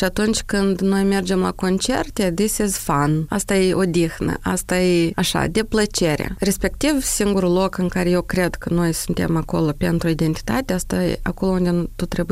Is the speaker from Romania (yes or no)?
no; Moldova; accent: Moldovan; eu de rușinea accentului de aici am depus un super mega efort ca să scap de accentul moldovenesc de aici.